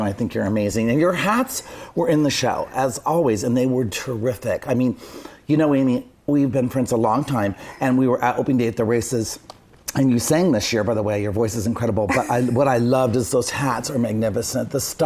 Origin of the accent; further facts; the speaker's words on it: United Kingdom; I'm British